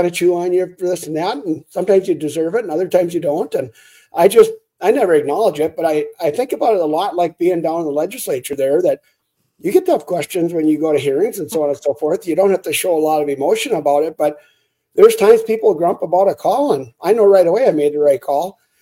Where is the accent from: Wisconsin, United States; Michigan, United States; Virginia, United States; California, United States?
Wisconsin, United States; Grantsburg; I'm out and about in the community a lot, especially in my hometown of Grantsburg here.